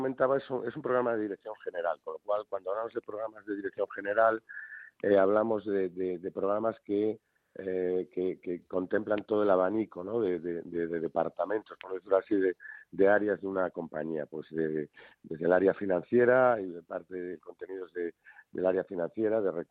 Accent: A Coruña, Galicia, Spain; como coruñés de pro que me considero y como gallego

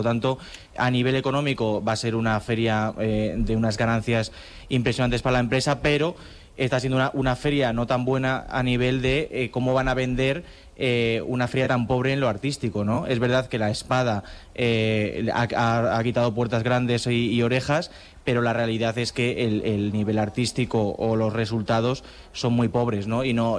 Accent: Madrid, Community of Madrid, Spain; born there; soy nacido en Madrid, que la gente muchas veces se confunde, pero bueno, medio de Albacete, mi madre es de Albacete, así que prácticamente de allí

